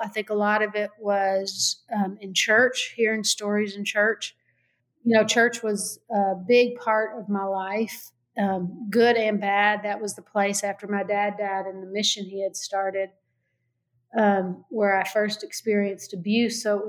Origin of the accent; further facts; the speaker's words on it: the South, United States; when I grew up in the South, I love story like, you know, it's how I kind of come to understanding.